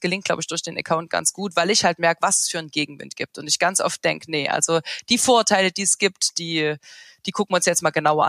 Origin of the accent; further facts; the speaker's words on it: Saxony, Germany; ich war nie die Vorzeige-Sächsin und ich habe auch lange versucht, mir meinen Dialekt abzutrainieren.